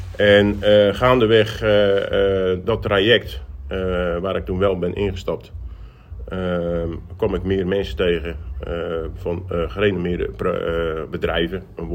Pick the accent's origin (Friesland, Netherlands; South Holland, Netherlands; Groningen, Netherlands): South Holland, Netherlands; Katwijk; Ik ben een echte Katwijkbinder. Ik ben opgegroeid aan de Overijn.